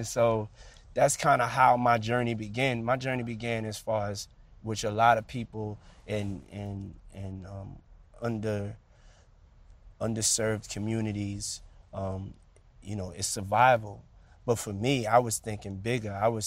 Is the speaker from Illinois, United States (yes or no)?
no; Harlem, New York, United States; yeah, I was raised in Harlem. My father was killed when I was 2, almost 3 years old.